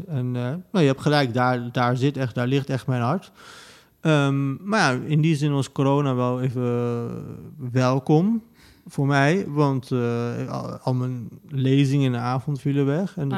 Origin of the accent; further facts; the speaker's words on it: Netherlands; Maar meneer, ik ben gewoon Nederlander. Dat mijn ouders daar vandaan komen, betekent nog niet dat dat mijn land is. Dit is mijn land.